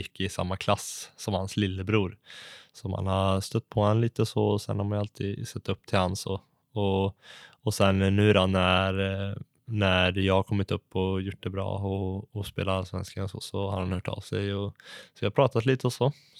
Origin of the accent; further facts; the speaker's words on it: Lugnås, Västra Götaland County, Sweden; och att det är min hemort, yes.